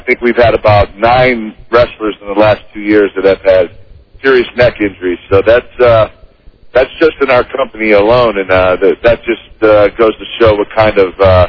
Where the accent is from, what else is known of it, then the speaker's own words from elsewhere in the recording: Pittsburgh, Pennsylvania, United States; Yeah, that was in my hometown in Pittsburgh.